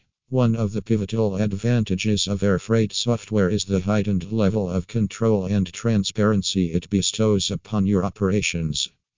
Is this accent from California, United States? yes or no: no; Pennsylvania, United States; from Pennsylvania and USA.